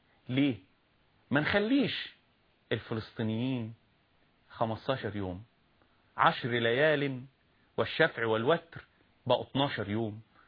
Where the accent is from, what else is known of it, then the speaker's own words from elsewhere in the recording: Egypt; احنا مصريين المولد والتربية والخير والنشأة، فلسطينيين مقدسيين غزاويين الهوى والقلب